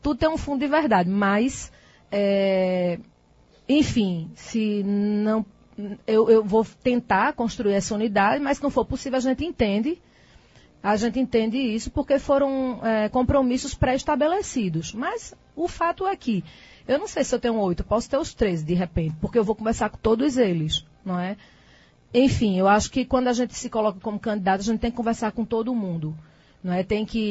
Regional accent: Afogados da Ingazeira, Pernambuco, Brazil; nasci em Afogados da Ingazeira, morei em Afogados da Ingazeira, e a gente conhece as pessoas, conhece as famílias

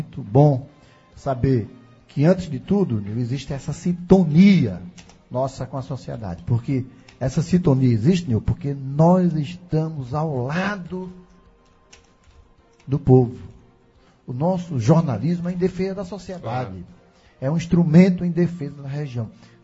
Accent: Afogados da Ingazeira, Pernambuco, Brazil; moved away; Eu saí de Afogados tem muitos e muitos anos, saí da minha região, mas nunca esqueci meu Pajeú, nunca esqueci a minha cidade, estou aqui sempre presente e sempre que eu posso, eu faço algo em defesa do meu sertão.

